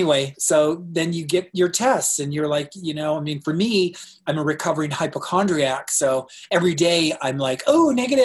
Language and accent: English; Tempe, Arizona, United States; So in 1986, I'm from Arizona and in Tempe, and a girl I know called me